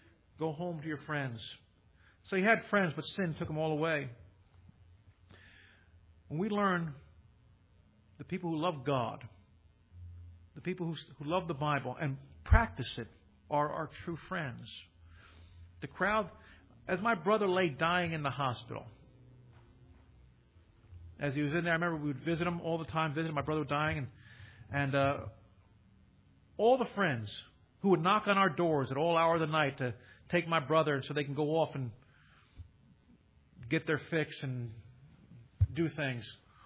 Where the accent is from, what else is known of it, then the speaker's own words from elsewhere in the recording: Kearney, Nebraska, United States; They say, where'd you grow up? In Kearney? You're pastoring? In your hometown? I'm like, yeah.